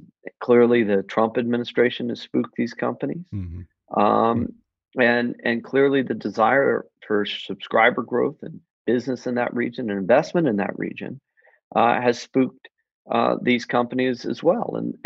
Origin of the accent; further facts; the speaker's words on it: United States; I think of myself as a filmmaker as a journalist and as an activist, but also as an American.